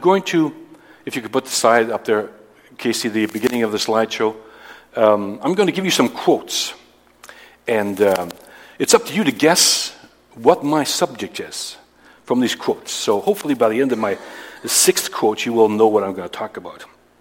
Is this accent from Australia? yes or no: no; Vancouver, British Columbia, Canada; now in Belgium; I'm from Vancouver.